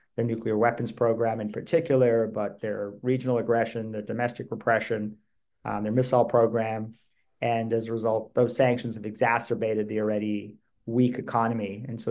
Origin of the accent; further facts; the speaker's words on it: Toronto, Ontario, Canada; I grew up in Toronto.